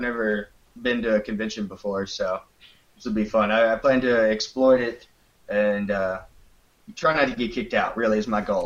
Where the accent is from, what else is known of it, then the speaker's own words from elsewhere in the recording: Dallas, Texas, United States; I'm from Dallas, Texas.